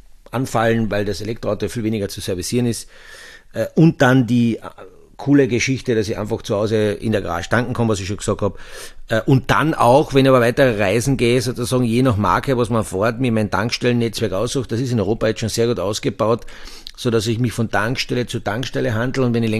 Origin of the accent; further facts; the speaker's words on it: Austria; Aber bei uns in Österreich